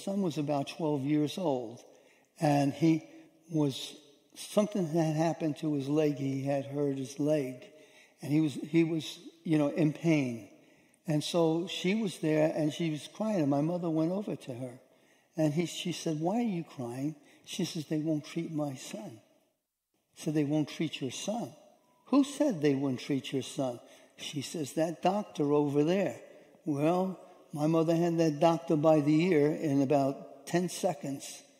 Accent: New York City, New York, United States; I grew up in New York City. And I grew up without prejudice in New York City.

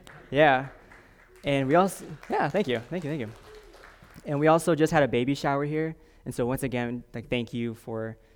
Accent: Oakley, California, United States; I grew up in Oakley, California. Anyone know where that is? Oakley? Yeah, it's about 45 minutes east of San Francisco.

